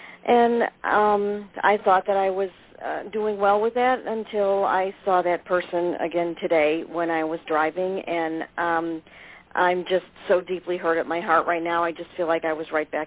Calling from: Rainbow Lake, New York, United States; I'm from Rainbow Lake, New York.

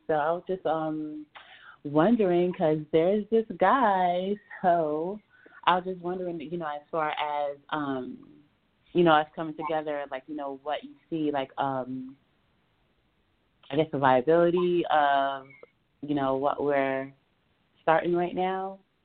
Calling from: New York, United States; New York, upstate New York.

